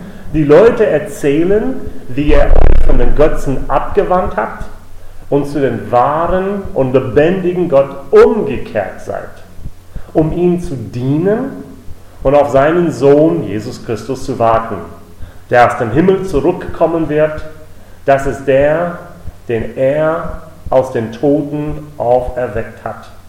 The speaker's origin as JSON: {"language": "German", "town": "Richmond", "region": "Virginia", "country": "United States", "second_language": "German", "moved": "yes", "lives_now": "Germany", "said": "ich komme aus den Vereinigten Staaten und ich komme aus einem wunderschönen Bundesland, das heißt Virginia. Und ich komme aus der Hauptstadt von diesem Bundesstaat, das heißt Richmond."}